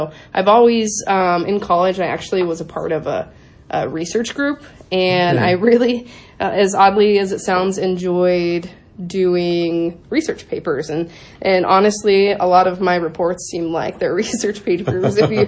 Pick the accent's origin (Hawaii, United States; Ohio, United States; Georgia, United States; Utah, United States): Utah, United States; born or raised there; now in Iowa, United States